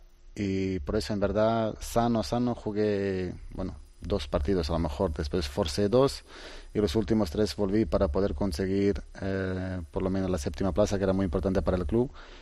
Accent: Switzerland; Spanish is a second language; Yo nací en Suiza, yo hice todo en Suiza. Jugué con la selección suiza hasta los 19 años.

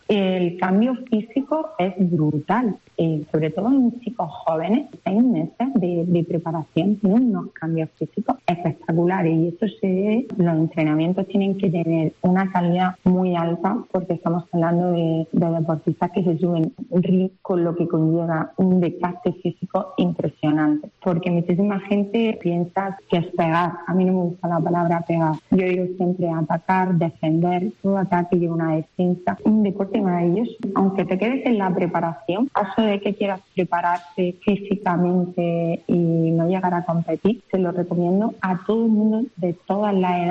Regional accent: Almería, Andalusia, Spain; Yo soy del barrio de Los Ángeles, de Almería.

